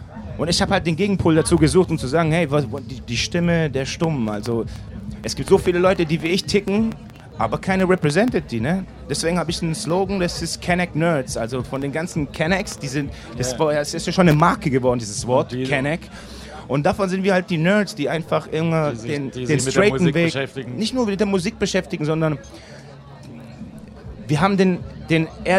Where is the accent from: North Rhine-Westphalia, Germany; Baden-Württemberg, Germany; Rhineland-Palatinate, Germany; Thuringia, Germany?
Baden-Württemberg, Germany; Reutlingen; Reutlingen. Ich komme aus Reutlingen, Schwabeländle, ja.